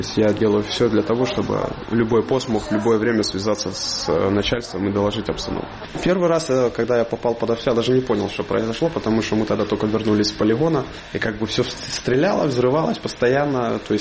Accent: Yavoriv, Lviv Oblast, Ukraine; Ну, вообще, родом я из Львовской области, из города Яворов. Я живу в Житомирской области, там переехать вот оттуда.

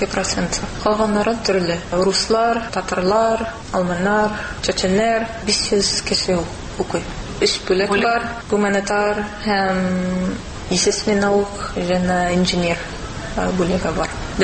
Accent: Los Angeles, California, United States; Tatar is a second language

